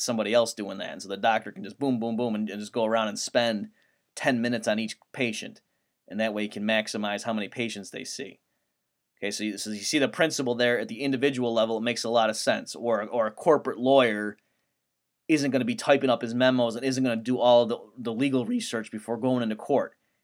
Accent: United States; But I'm, of course, you know, thinking it as an American

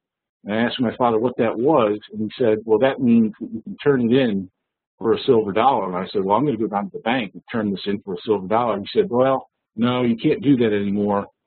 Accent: United States; when you're growing up in the United States back then, the story you're told in school and from your family is that America was the greatest country in the world

